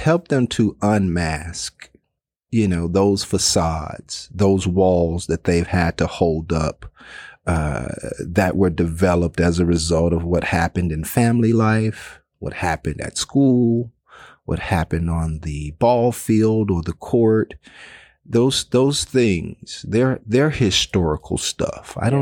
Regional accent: the South, United States; And man, we're from the South.

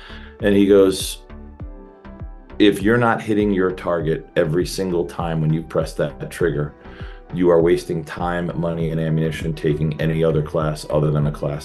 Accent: Pennsylvania, United States; born there; So I was born in Western Pennsylvania, outside of Pittsburgh.

